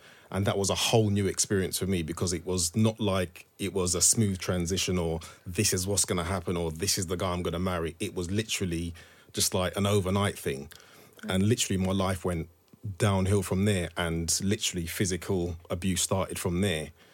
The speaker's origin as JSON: {"language": "English", "town": "Thornton Heath", "region": "London", "country": "United Kingdom", "tie": "born or raised there", "also_born_or_lived": "Walthamstow", "said": "So I grew up in Thornton Heath in Surrey and we literally moved to Walthamstow."}